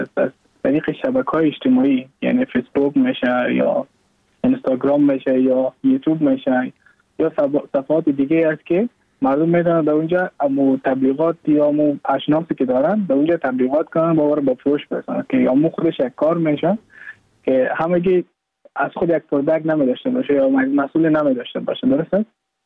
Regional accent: Mazar-i-Sharif, Balkh, Afghanistan; now in Goa, India; ، از مزار شریف هستم، از قریه شیرآباد که از قریه درفتاده مزار شریف بلخ میباشم، که ما در سال 2019 ماه جون به هندوستان آمدم

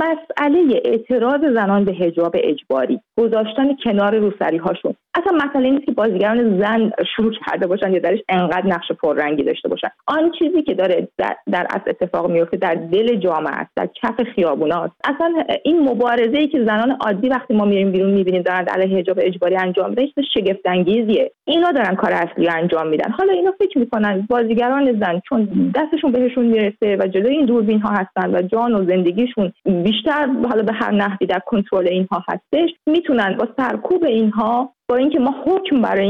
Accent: Iran; moved away; من هم از ایرانم اومدم

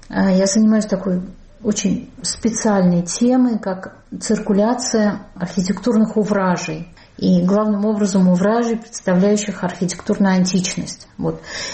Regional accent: Russia; moved away as an adult; я уехала из России, мне было 26 лет, я была девочка, ну, девочка по нынешним стандартам, молодая женщина, прошло больше 20 лет.

